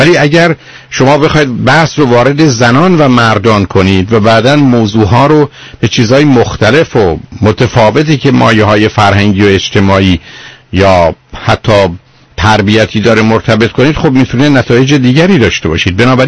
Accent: Iran; من به عنوان یه ایرانی کاملا شما رو حس میکنم

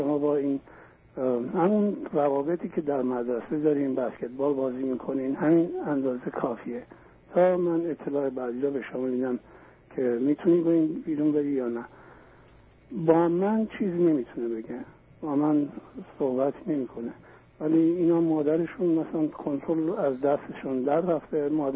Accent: Iran; born there; moved away as an adult; also born or lived in Armenia; من بچه‌ای بودم که در ارمنی تو ایران به دنیا آمدم. 18 ساله بودم در ارمنستان رفتیم اونجا 17 سال زندگی کردیم.

